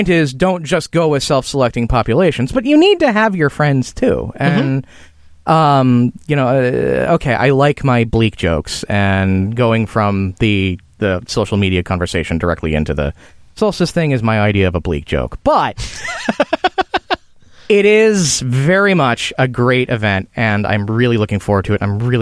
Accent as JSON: {"language": "English", "country": "United States", "said": "I'd have to go over there and forget that I'm American"}